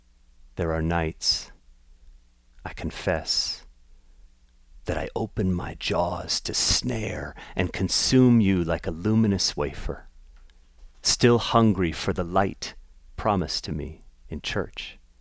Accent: Washington, District of Columbia, United States; from an East Coaster growing up in the Washington, D.C. area

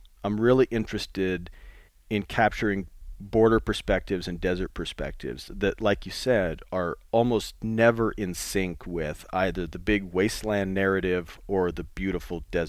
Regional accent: Las Cruces, New Mexico, United States; I could draw on my own experience growing up in Las Cruces in southern New Mexico. You know, my dad's side, we go back four generations, and we originally come from Mexico.

